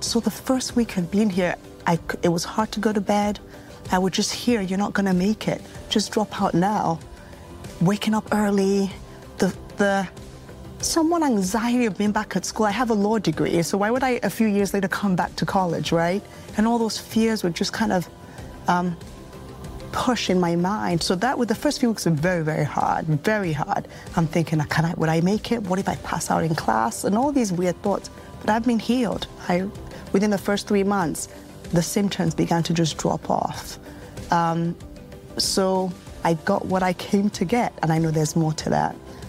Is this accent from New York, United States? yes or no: yes; Brooklyn, New York, United States; I'm also from Brooklyn, New York.